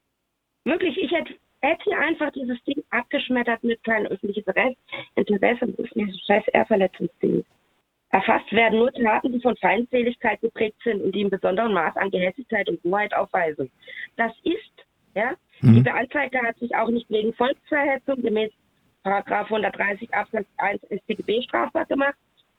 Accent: Germany; Ich kann keine Fremdsprache. Ich bin hier geboren. Ja, ich bin schon binational, das ist in mir drin, aber ich bin auch Deutsche, ich bin hier zu Hause

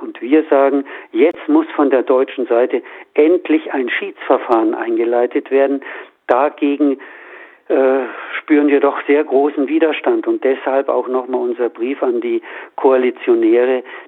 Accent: Germany; Aber wir als deutsche Bevölkerung sind eben betroffen

